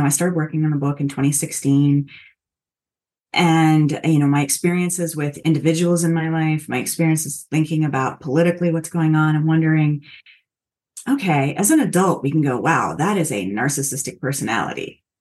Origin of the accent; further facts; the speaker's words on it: Perrine, Florida, United States; I was born in Miami, and then we kind of started drifting around a bit, moving different states. But when we were in Florida, I lived in Perrine.